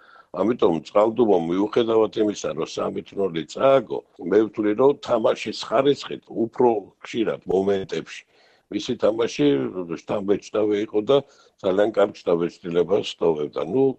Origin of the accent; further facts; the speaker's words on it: Batumi, Adjara, Georgia; მე როგორც ბათუმელი გულშემატკივარი ვისურვებდი, რომ გამარჯვება ჩვენ მხარეს ყოფილიყოს.